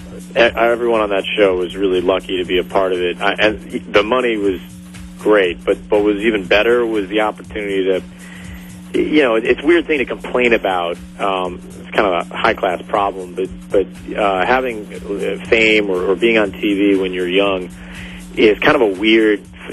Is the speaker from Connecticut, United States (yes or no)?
yes; Connecticut, United States; Well, you know, I'm from Connecticut, so I'm kind of from the east side there